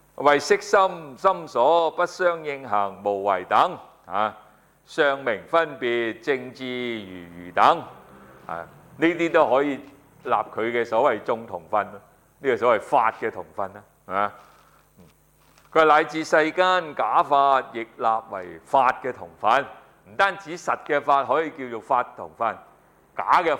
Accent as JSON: {"language": "Cantonese", "country": "China", "said": "我哋係中國人"}